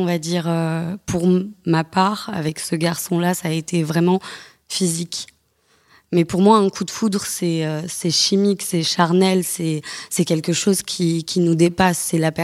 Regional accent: South, France; j'ai 24 ans. Je ne viens pas de Paris, je viens du Sud.

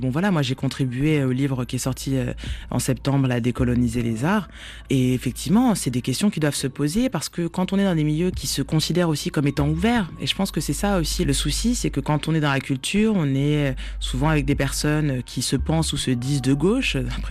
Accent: France; now in Montreal, Canada; Moi, au Québec, je suis une Française, avant d'être une Noire.

